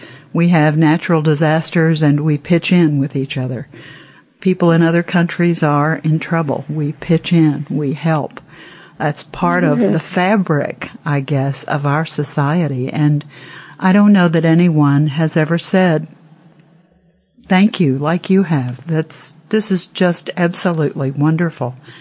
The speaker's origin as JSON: {"language": "English", "country": "United States", "said": "On behalf of America, and I am an American"}